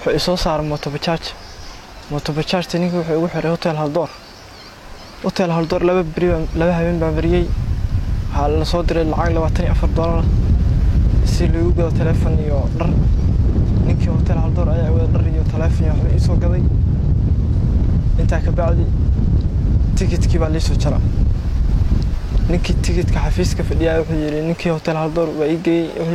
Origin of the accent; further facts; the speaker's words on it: Galkayo, Mudug, Somalia; Waxaan ku dhashay magaalada Gaalkacyo, gaar ahaan xaafad Israac.